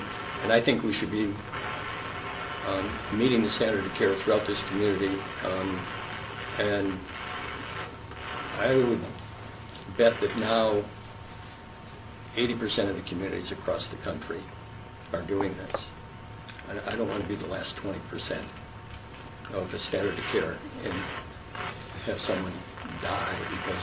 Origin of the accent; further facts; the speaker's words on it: Detroit, Michigan, United States; I grew up in Detroit and practiced in Detroit for 15 years.